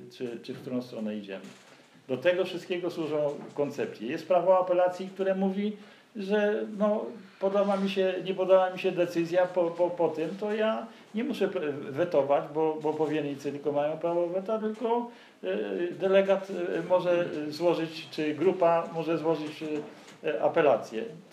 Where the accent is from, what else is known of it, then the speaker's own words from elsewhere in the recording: Gdynia, Pomeranian Voivodeship, Poland; ja z Gdyni jestem